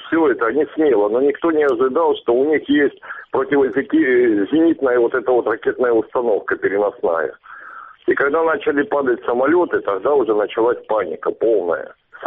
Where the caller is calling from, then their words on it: Sloviansk, Donetsk Oblast, Ukraine; Донецкая область, город Славянск.